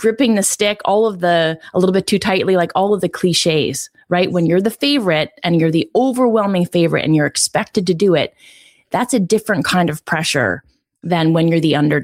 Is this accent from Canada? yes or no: yes; Canada; as a Canadian, that was very much our mindset because we were never the favorites.